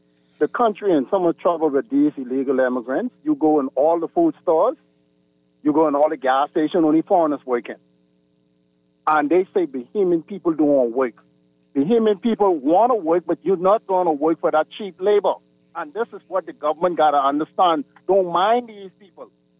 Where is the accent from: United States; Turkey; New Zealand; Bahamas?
Bahamas; Fox Hill, New Providence; And I'm from Fox Hill.